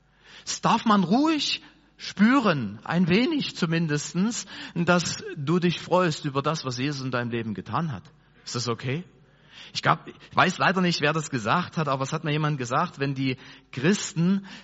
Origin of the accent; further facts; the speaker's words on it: Germany; wir sind ja Deutsche.